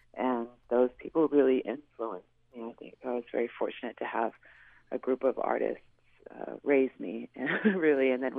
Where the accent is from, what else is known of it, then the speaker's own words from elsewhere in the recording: Suquamish, Washington, United States; But, yeah, I grew up in Sunamish. My family is our commercial fishermen.